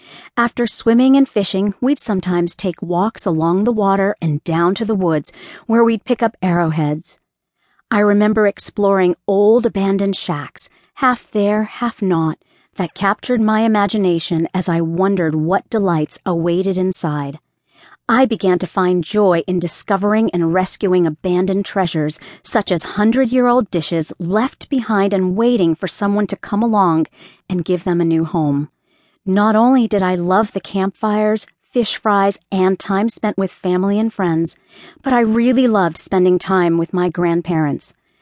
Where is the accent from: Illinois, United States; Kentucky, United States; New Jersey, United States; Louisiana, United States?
Louisiana, United States; West Monroe; also born or lived in Bossier, United States / Shreveport, United States / Tyler, United States; I was born in Bossier, Louisiana, before Dad's work took us to Shreveport, Louisiana, and later to Tyler, Texas. Eventually, we ended up back in West Monroe in time for me to attend first grade.